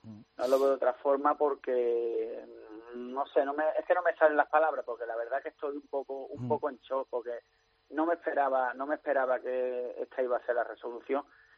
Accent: Andalusia, Spain; somos de aquí, no somos granadinos.

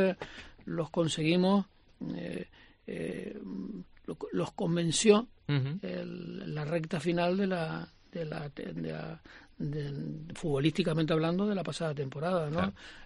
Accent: Canary Islands, Spain; Yo, como canario

